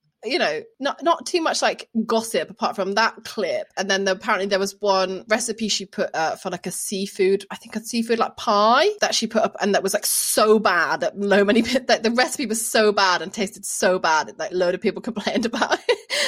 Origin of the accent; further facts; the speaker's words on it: Birmingham, West Midlands, United Kingdom; Although I grew up in Birmingham